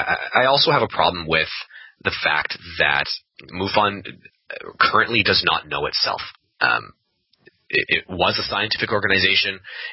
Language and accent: English; Canada; I'm Canadian. So, you know, the whole population of Canada leans slightly left of center